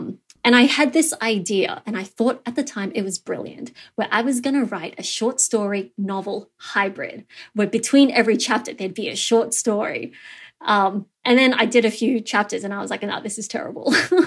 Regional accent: Australia; You're growing up in Australia

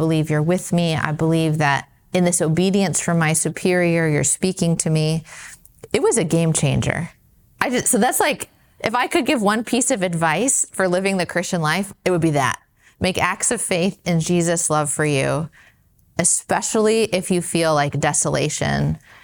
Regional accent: Denver, Colorado, United States; So I met our sisters when I was in high school. I'm from Denver, and I was first drawn to our apostolic life.

